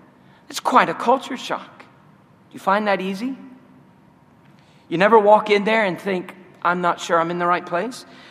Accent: Ohio, United States; And I grew up in Ohio. I didn't know what aura was.

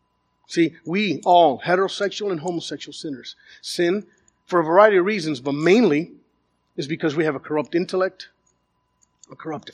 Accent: Miami, Florida, United States; growing up in Pequeña Havana, in Little Havana, come on. I couldn't come out to my parents and say something.

